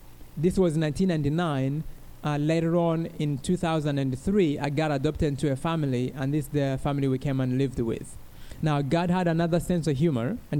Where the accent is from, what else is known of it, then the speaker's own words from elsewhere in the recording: Rwanda; also born or lived in Minnesota; now in North Carolina, United States; So I came from Rwanda, where I had never seen 55 degrees, anything colder than 55 degrees. And I went to Minnesota. Yeah, Minnesota. Yeah. To this day, I currently live in North Carolina